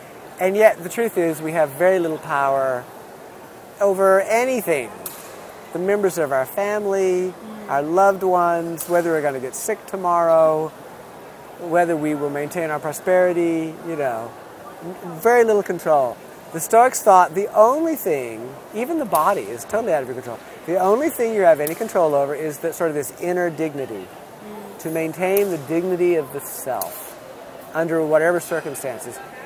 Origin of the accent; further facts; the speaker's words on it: United States; And it is hard for me as an American to understand concept of duty.